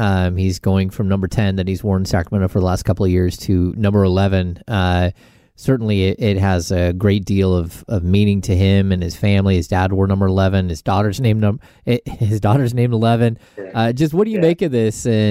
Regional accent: Canada; Now, I'm Canadian.

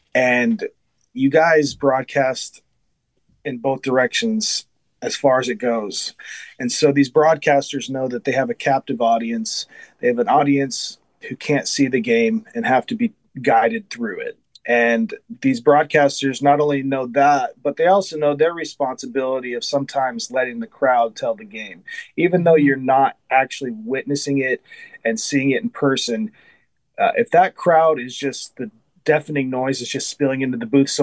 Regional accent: Las Vegas, Nevada, United States; I'm actually from Las Vegas, and I was there when the Golden Knights came.

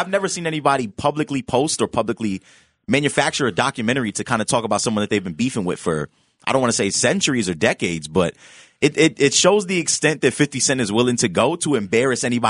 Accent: Harlem, New York, United States; I am from Harlem. Okay. I am from Harlem. That's never going to change. Harlem.

